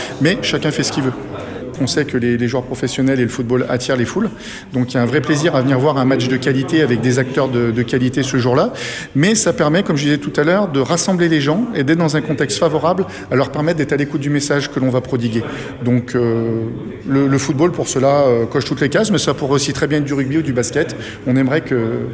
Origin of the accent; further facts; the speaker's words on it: Saint-Étienne, Auvergne-Rhône-Alpes, France; Je suis stéphanois d'origine